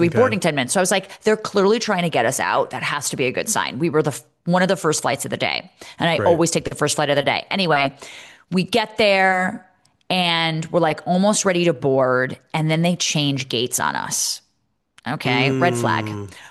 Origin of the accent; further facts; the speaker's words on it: Northeast, United States; and growing up in the Northeast, like